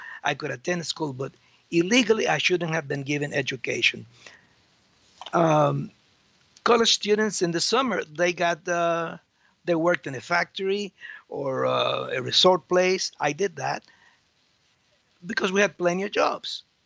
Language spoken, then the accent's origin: English; Havana, Cuba; now in Madison, United States; And in Cuba, I attended the Methodist Church in Havana, and that is how come I came from Havana to Madison, Florida.